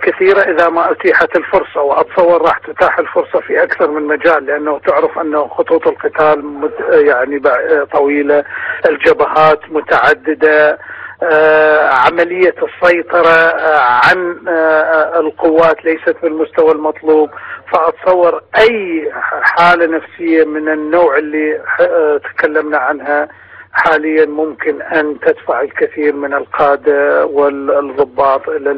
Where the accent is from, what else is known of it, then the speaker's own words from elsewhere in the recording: Iraq; مؤلمة جدا إن كثيرا كعراقيين وكعسكريين